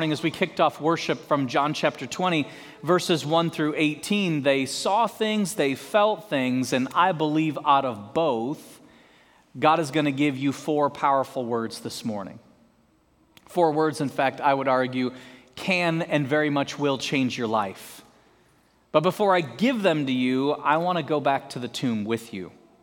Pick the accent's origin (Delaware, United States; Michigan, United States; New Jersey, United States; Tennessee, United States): Michigan, United States; I grew up in Michigan, so the snow does not bother me at all.